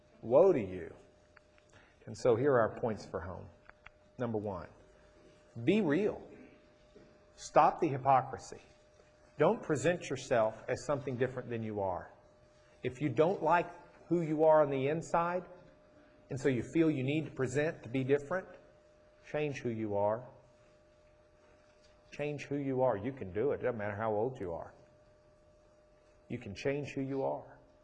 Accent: Rochester, United States; I grew up in Rochester.

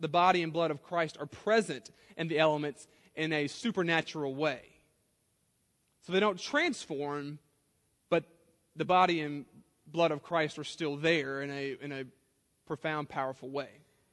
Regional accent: Louisiana, United States; I grew up in South Louisiana

